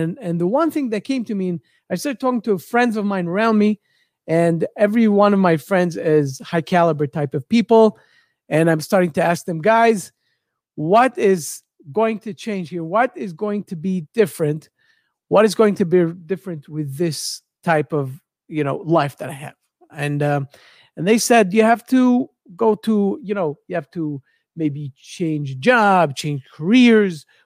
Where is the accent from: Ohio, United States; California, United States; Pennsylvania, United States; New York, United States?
New York, United States; moved away as an adult; now in Israel; We came from New York to Israel. That's where I live. I work mostly in New York, but I live in Israel.